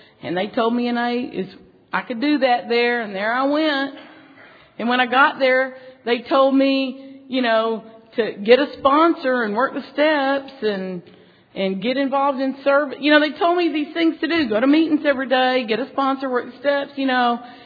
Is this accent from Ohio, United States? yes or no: no; Texas, United States; I'm from Texas. At the time, we always had the iron cast skillet on the stove